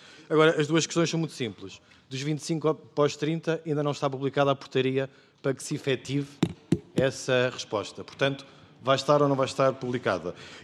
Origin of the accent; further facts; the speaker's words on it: Lisbon, Portugal; como eu sou de Lisboa